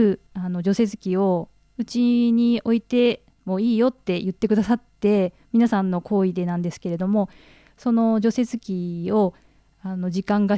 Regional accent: Okayama, Japan; 岡山で育ったので雪なんてもうほぼ見たことがない。

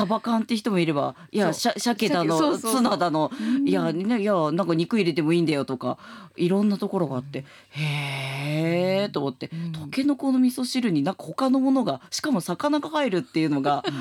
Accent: Kawasaki, Kanagawa, Japan; now in Joetsu, Japan; 私川崎出身なんですけれども

